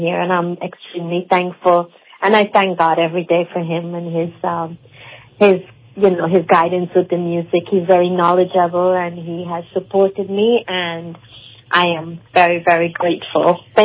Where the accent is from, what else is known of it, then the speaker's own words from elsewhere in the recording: Vredenhoop, Essequibo Islands-West Demerara, Guyana; Actually, I grew up in Vredenhoop, and the pundit there was Pandit B.D. Nasir, and … so the temple we used to go to was in Vredenhoop